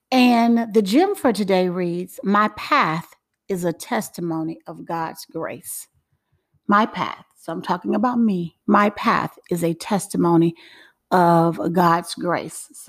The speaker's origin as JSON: {"language": "English", "town": "Chicago", "region": "Illinois", "country": "United States", "tie": "born or raised there", "said": "And so I was a hot mess as a kid on the west side of Chicago."}